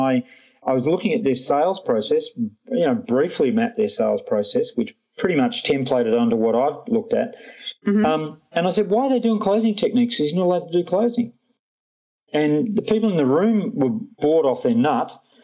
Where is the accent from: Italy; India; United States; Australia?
Australia; now in United Kingdom; I'm an Aussie, but I live in the UK